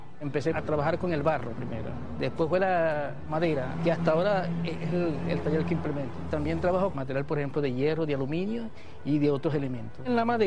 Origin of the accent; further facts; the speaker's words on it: Cantagro, Anzoátegui, Venezuela; born there; Nací en Cantagro, estado Anzoátegui, municipio Freites.